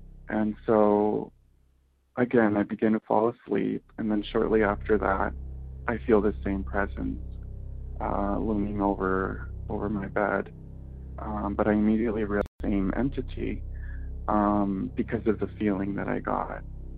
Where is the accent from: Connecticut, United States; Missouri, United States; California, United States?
California, United States; Los Angeles; I'm from Los Angeles.